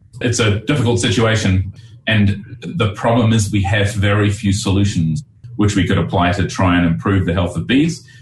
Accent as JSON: {"language": "English", "country": "New Zealand", "said": "I come from New Zealand"}